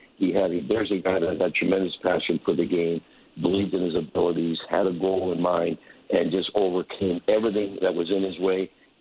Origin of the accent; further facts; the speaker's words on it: Halifax, Nova Scotia, Canada; also born or lived in Moncton; Well, I was born in Moncton. I only lived there for a couple of years, but then we moved to Halifax.